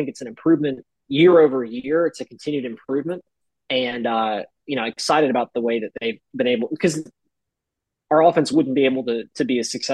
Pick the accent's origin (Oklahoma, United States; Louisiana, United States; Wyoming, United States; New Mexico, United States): Louisiana, United States; Monroe; actually my hometown of Monroe, Louisiana